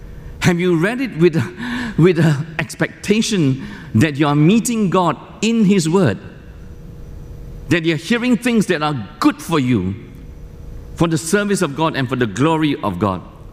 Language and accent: English; Malaysia; But I grew up in Malaysia, I grew up in a non-Christian home.